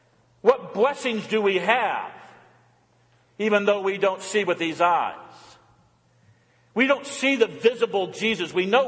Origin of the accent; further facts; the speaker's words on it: Indiana, United States; And he's from Indiana like I'm from Indiana.